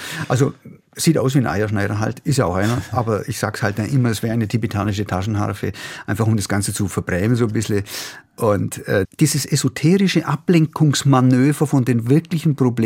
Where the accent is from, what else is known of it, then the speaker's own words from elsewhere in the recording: Krumbach, Bavaria, Germany; accent: Bavarian-Swabian; also born or lived in Günzburg / Freiburg; Also ich bin geboren in Günzburg, da wo meine Großeltern eben waren. Und dann Krumbach, das ist also ein bisschen weiter westlich so. Und das ist die Grundfärbung. Das ist dieses schwäbische, bayerisch-schwäbische Element. Und dann bin ich aber nach Freiburg gezogen schon.